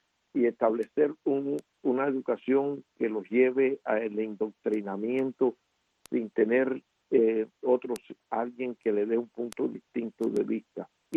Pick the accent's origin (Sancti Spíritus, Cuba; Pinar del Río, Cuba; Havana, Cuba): Pinar del Río, Cuba; que yo soy de Pinar del Río